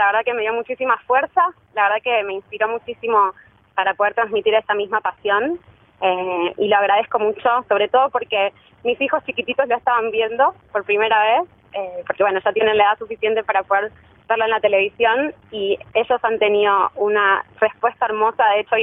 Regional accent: Buenos Aires, Argentina; accent: porteño; now in Australia; en una banda de tango en Buenos Aires, de donde yo soy, y he decidido hacerlo porque creo que es algo que me representa aquí, me hace diferente y única, siendo que soy de Buenos Aires, con mi acento porteño

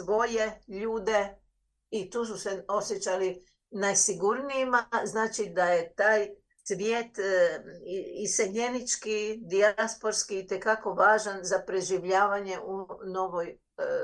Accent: Croatia; mi smo Hrvati, mi imamo Hrvatsku državu

